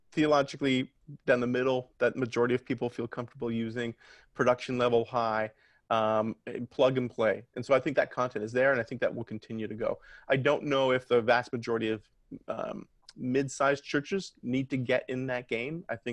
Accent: Canada; then hey, as a Canadian, I need to hear that. I need to hear my accent.

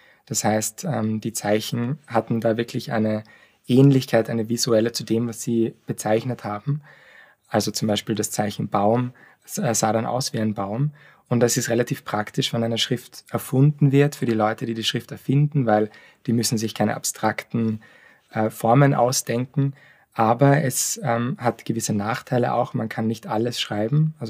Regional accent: Graz, Styria, Austria; now in Zurich, Switzerland; Ja, ich komme aus Graz ursprünglich, habe in Graz studiert, Sprachwissenschaft und Russisch. Bin zweisprachig aufgewachsen

